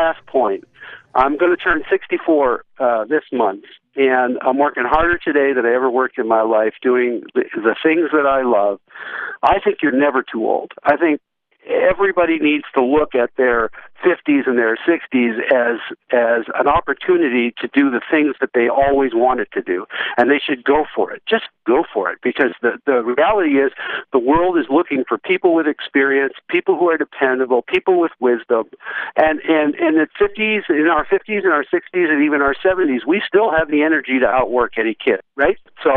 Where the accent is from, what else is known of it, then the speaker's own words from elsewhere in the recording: Toronto, Ontario, Canada; now in Tennessee, United States; I have a home in Toronto, when I talk about home, I'm talking about TO, and I'm very proud. I'm intensely proud of being a Canadian. In my studio room down in Tennessee